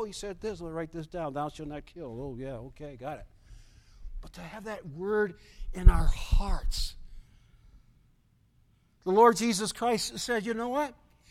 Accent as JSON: {"language": "English", "town": "Cleveland", "region": "Ohio", "country": "United States", "tie": "born or raised there", "said": "I grew up in Italian, pretty close to the Italian neighborhood."}